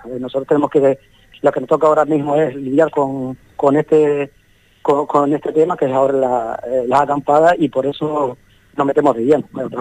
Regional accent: Canary Islands, Spain; yo soy majorero

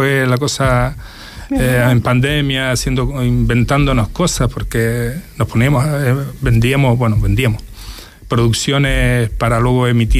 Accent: Gran Tarajal, Canary Islands, Spain; me crié en Gran Tarajal, ahí desde pequeñito, y hice toda mi vida allí. Estudié fuera en la Universidad Laboral de Las Palmas, estuve unos años allí

